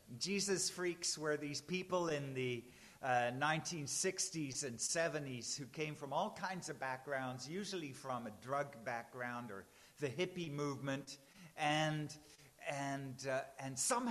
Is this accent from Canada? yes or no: yes; Vancouver, British Columbia, Canada; in South Vancouver